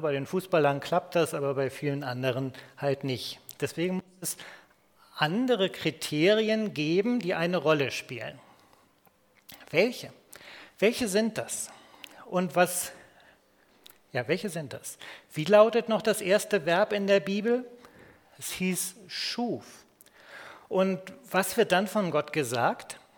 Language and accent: German; Hamburg, Germany; so als Hamburger Jung, so als Hanseat